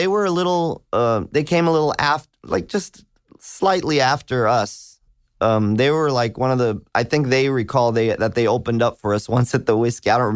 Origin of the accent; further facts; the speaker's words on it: Hollywood, California, United States; But I grew up right off Hollywood, around Santa Monica and Vine.